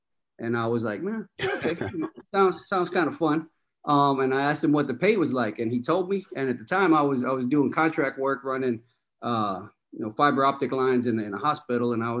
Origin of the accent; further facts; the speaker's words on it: Texas, United States; I grew up in Texas, so ended up in San Antonio